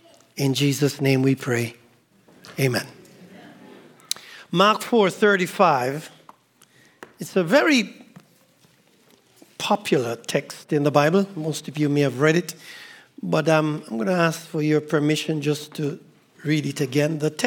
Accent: Cayman Islands; So I wish I could carry the Cayman. We're from the Cayman Islands. Wish I could carry the Cayman weather up here.

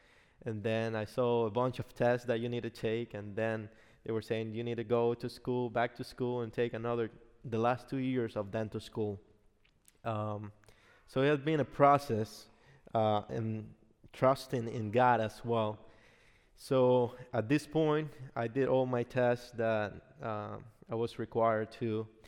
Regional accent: Dominican Republic; For those one that are seeing me for the first time … I'm from the Dominican Republic.

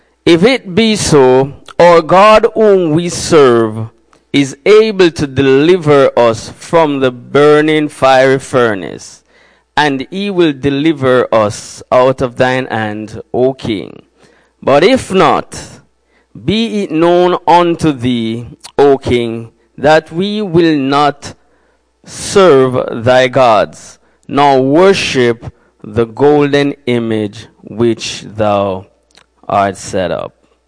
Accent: Jamaica; first language Jamaican Patois; English is a second language; I'm from Jamaica

